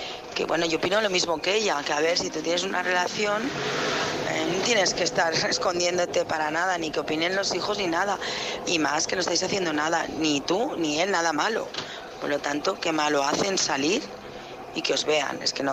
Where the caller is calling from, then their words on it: Barcelona, Catalonia, Spain; llamo de Barcelona.